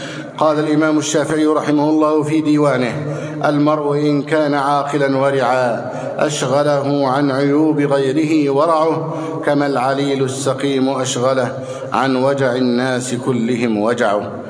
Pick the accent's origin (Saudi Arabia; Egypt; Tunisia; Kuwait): Egypt; اللهم من أراد بلادنا مصر بخير فوفقه لكل خير